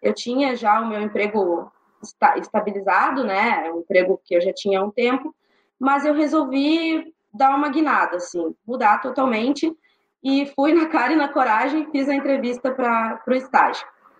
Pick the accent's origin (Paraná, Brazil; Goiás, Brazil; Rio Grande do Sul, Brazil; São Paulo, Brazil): Rio Grande do Sul, Brazil; Viamão; born there; now in Lajeado, Brazil; eu nasci em Viamão, na verdade, na região metropolitana de Porto Alegre. E depois, quando o meu marido teve, né, uma oportunidade de trabalho aqui na região, a gente veio morar, então, em Estrela